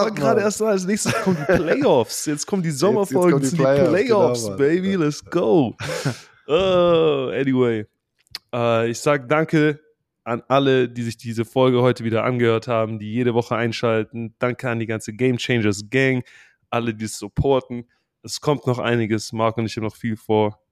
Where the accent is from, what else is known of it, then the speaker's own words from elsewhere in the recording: Germany; accent: German; egal wie stark mein deutscher Akzent ist